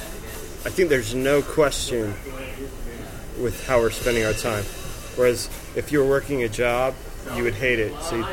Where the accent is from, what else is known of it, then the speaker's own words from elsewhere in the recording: Utah, United States; I'm from Utah, so